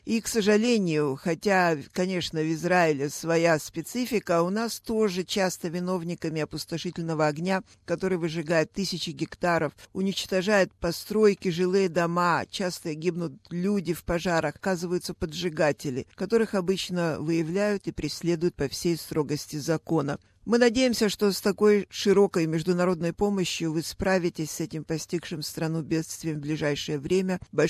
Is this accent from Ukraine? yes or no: no; Australia; Мы из Австралии можем только вам посочувствовать